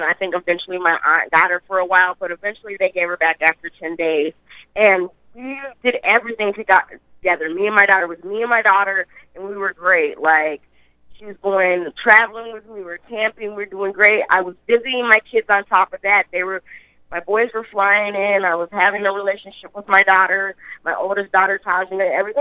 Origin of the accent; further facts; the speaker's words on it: Litchfield, Minnesota, United States; now in Minneapolis, United States; All right, so basically my story, I grew up in Litchfield, Minnesota, a city called Litchfield, Minnesota.